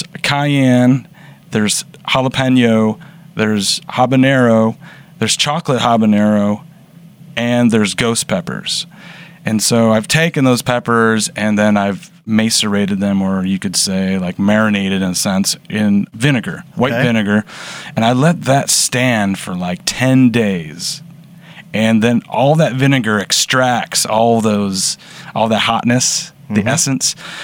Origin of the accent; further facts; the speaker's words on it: Detroit, Michigan, United States; Once again, growing up in Metro Detroit, my grandma was basically an organic farmer.